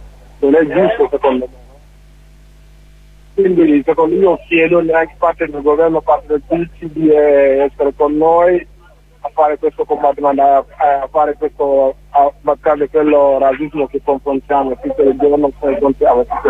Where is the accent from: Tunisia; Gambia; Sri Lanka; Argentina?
Gambia; now in Italy; Io sono della Gambia, non sono origine di qua, ma da 4 anni, più o meno 5 anni che sono in Neruda. In Italia tutto sono qua, più o meno 6 anni.